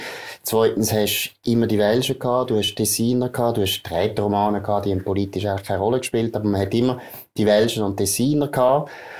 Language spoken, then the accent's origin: German; Grand Est, France; ich komme aus dem Elsass.